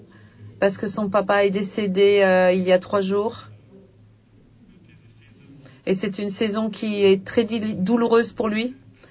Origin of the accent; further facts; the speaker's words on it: Brașov, Brașov County, Romania; Bonjour. Je viens de Brașov, en Roumanie.